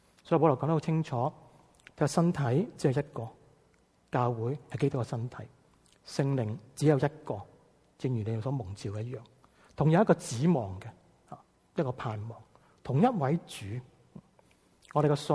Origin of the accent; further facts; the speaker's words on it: Guangdong, China; accent: Cantonese; 有一次我们广东话所讲的